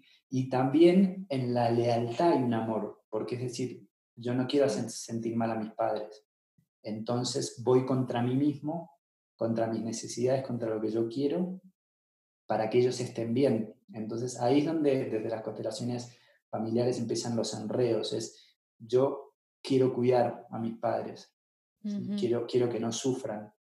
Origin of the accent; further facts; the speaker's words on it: Argentina; Yo ahora que vivo en Medellín, que es como una ciudad muy particular en la cultura, muy familiar, que también veo en Latinoamérica, en Argentina también, de donde soy